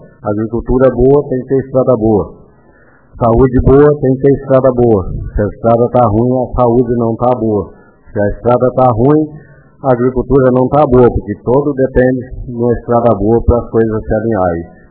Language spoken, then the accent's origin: Portuguese; Cerro dos Abreu, Brazil; eu sou lá do Cerro dos Abreu, não peço melhoria nas estradas só em Cerro dos Abreu